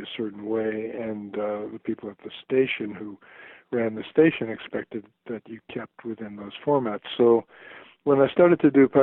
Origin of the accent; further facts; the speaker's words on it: New York, United States; I used to listen to that station growing up. I lived in New York. I'm originally from New York.